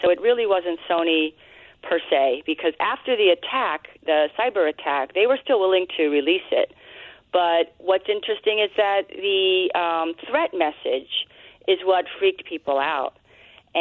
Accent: United States; One, as an American, I'll just first say that it is very unfortunate.

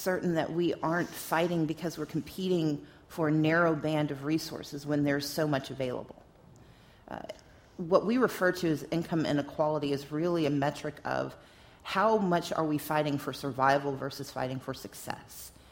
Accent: Georgia, United States; I'm from Georgia, so we don't really acknowledge anyone else.

